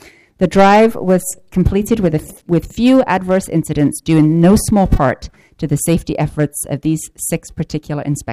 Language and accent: English; England, United Kingdom; accent: English; Everything that I've said wrong can be put down to my English accent.